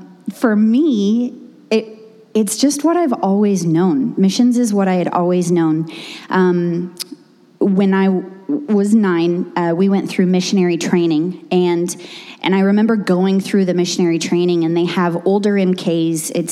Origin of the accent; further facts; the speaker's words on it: South Africa; And so I loved growing up in South Africa. I still love it.